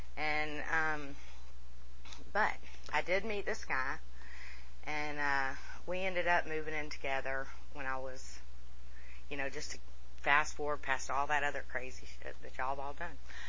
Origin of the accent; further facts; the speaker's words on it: Brookhaven, Georgia, United States; I grew up in Brookhaven. My house, literally, you could walk to the Brookhaven MARTA station from my house.